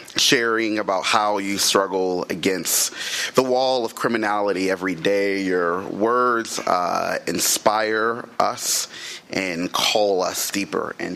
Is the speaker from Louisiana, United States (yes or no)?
yes; Baton Rouge, Louisiana, United States; See, I'm from Baton Rouge, Louisiana. And every day growing up, I would watch the news with my parents